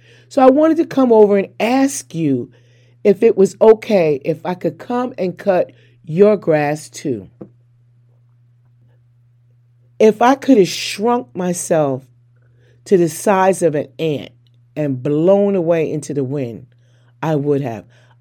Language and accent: English; the North, United States; I'm from the North. I don't know, but this is my first time ever living down south.